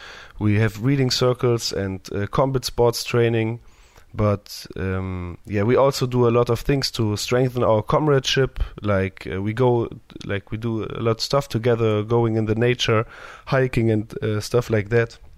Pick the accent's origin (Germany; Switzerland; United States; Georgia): Germany; Berlin; English is a second language; I'm from Berlin, Germany. And yes, I make rap music.